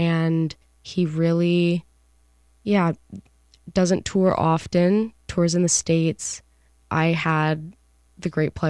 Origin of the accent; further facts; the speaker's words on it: Alberta, Canada; I'm from Alberta